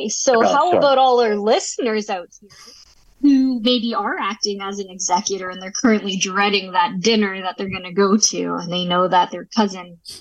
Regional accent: Canada; the cost of being a Canadian living here is very expensive.

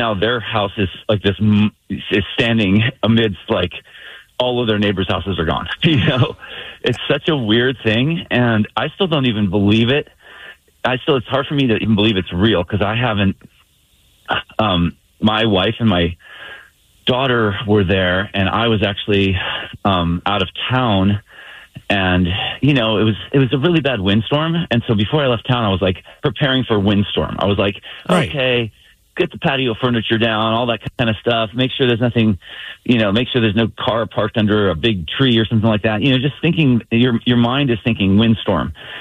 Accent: Santa Barbara, California, United States; born or raised there

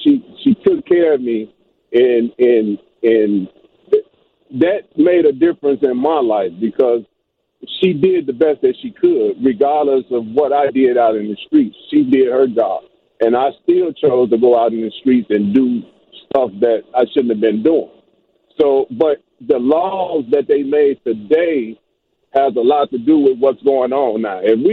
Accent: Inglewood, California, United States; I grew up in Inglewood. My mom was a single-parent mom.

